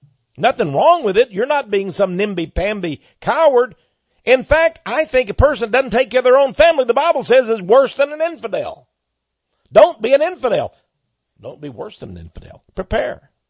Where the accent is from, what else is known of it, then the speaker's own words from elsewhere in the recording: Fred, Texas, United States; Well, I slept in Fred, Texas. I was from Fred. That's where I was born.